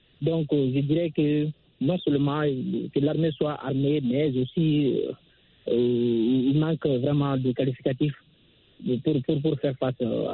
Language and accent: French; Mali; Je suis malien, le terrorisme est là